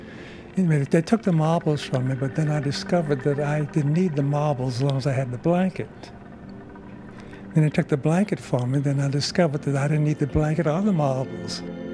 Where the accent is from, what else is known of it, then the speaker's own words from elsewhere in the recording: Jacksonville, Florida, United States; also born or lived in Miami; Originally, I'm from Florida. Born in Jacksonville, reared in both Jacksonville and in Miami. Primarily in the Everglades section, a part outside of Miami.